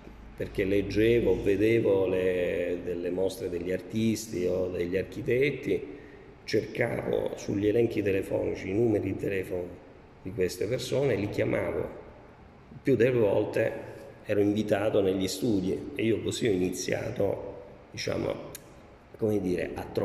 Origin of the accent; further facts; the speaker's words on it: Reggio Calabria, Calabria, Italy; born there; io sono nato a Reggio Calabria, di famiglia siciliana catanese.